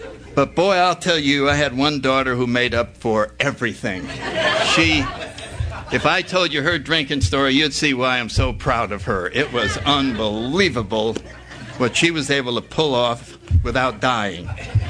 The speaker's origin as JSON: {"language": "English", "town": "New Haven", "region": "Connecticut", "country": "United States", "tie": "born or raised there", "said": "But I'll say very briefly that I grew up in New Haven, Connecticut. I was born in 1931."}